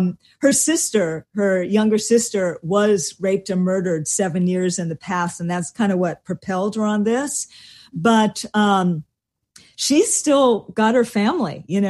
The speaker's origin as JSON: {"language": "English", "town": "Honolulu", "region": "Hawaii", "country": "United States", "tie": "born there", "said": "Both of my sisters were born in Tokyo. I was born in Honolulu."}